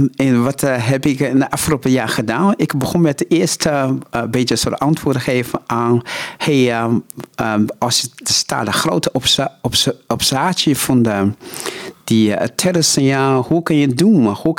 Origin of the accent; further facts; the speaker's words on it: Netherlands; Dutch is a second language; En toen ik zeg, nee, ik kom van Nederland.